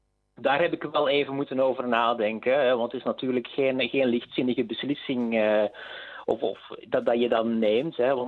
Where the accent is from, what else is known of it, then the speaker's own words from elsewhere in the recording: Eikenvliet, Antwerp, Belgium; also born or lived in Boom; now in Zondereigen, Belgium; Ik ben opgegroeid in Eikenvliet, wat dan eigenlijk een klein plaatsje is in de gemeente Bornem. Je kan Eikenvliet eigenlijk vergelijken met een dorp zoals Zondereigen, waar ik nu woon.